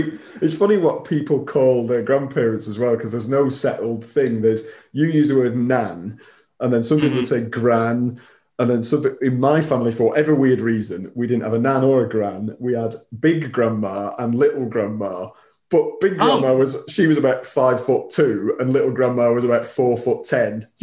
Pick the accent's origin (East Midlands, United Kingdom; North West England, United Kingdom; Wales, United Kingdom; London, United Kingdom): North West England, United Kingdom; Wigan; because I'm Northern, obviously I'm from Wigan